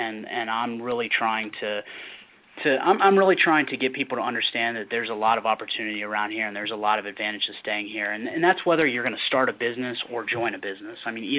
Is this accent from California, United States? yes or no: no; Virginia, United States; I grew up in the Northern Virginia, Washington, D.C. area, born and raised there my entire life.